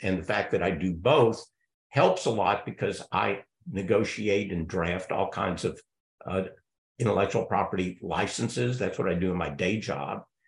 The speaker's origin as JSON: {"language": "English", "region": "Texas", "country": "United States", "said": "I'm proud that I'm a Texan"}